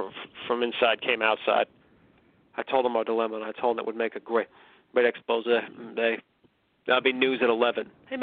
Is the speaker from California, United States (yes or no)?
yes; McKinleyville, California, United States; It's like back when I had my show back in my hometown of McKinleyville.